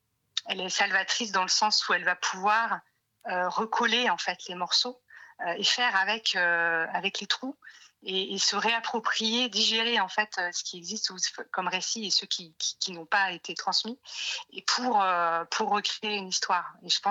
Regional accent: Nancy, Grand Est, France; Moi, j'ai grandi à Nancy, donc une ville qui n'avait pas été annexée

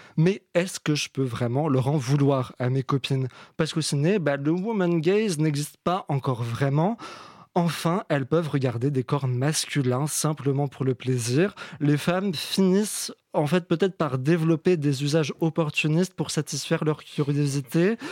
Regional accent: France; accent: French; je préfère qu'on critique mon accent français

